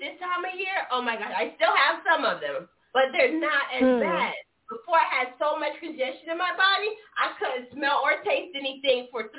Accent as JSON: {"language": "English", "town": "Charleston", "region": "South Carolina", "country": "United States", "said": "Charleston, South Carolina."}